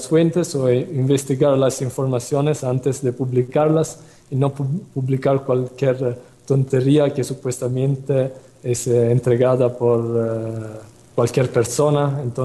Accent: Italy; now in Mexico; Soy un ciudadano italiano … llevo 2 años y medio en Chiapas

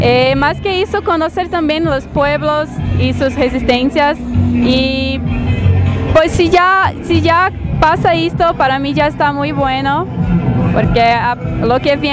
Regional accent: Recife, Pernambuco, Brazil; Spanish is a second language; soy del nordeste de Brasil, una ciudad que se llama Recife.

